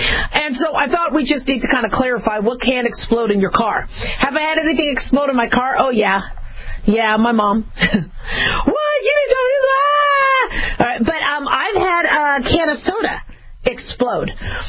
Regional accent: Phoenix, Arizona, United States; also born or lived in Las Vegas; I grew up in Phoenix, Arizona, as well as Vegas, and I don't leave lipstick in the car.

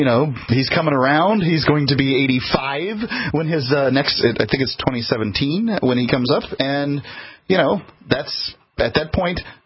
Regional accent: the South, United States; I'm from the South

